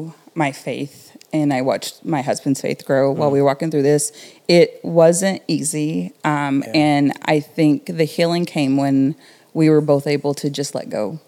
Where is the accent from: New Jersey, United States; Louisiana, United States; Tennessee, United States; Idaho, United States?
Tennessee, United States; now in Rochester, United States; I am originally from Tennessee, grew up there, been in Rochester for about 15 years now.